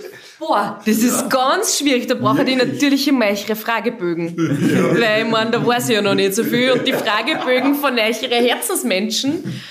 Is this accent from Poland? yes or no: no; Upper Austria, Austria; weil ich aufgewachsen bin am See, am Traunsee.